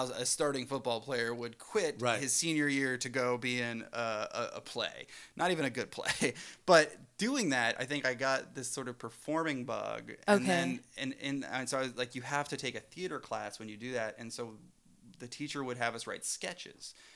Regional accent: the South, United States; I went to a Christian school growing up in the South, like a Baptist high school.

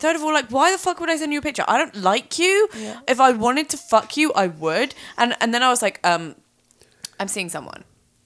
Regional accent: United Kingdom; because I love to complain, being British

